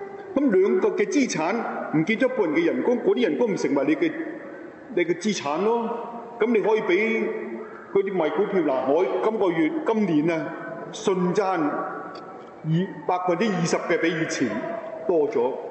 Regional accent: Hong Kong; 我哋香港人咧，結果喺呢啲咁嘅陷阱裏邊咧

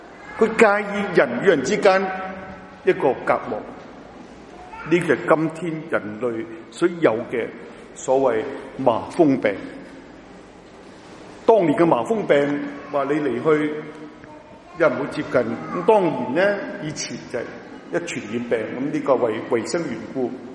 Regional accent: China; 因为我们中国人有一种污染呢，思想上的污染呢

